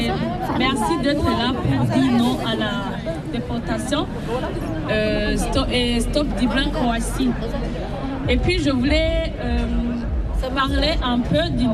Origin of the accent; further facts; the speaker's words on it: Burundi; moved away as an adult; now in Switzerland; Je suis originaire du Burundi, ancien journaliste du Burundi depuis en 2021. Exil pour chercher la paix et la protection des droits humains. J'ai traversé dans un pays à un autre, arrivé en Suisse en 2022.